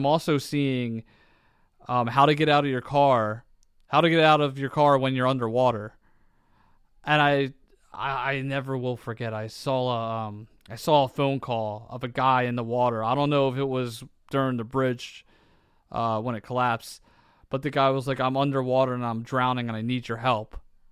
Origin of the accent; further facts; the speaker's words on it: Delaware County, Pennsylvania, United States; So, I'm from Delco, and apparently they're making Delco the movie.